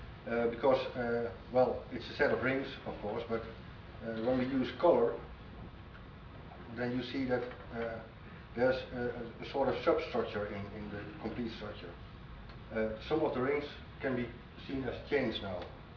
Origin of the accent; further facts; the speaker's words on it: Netherlands; English is a second language; I'm a sculptor from Holland, and I was asked to come here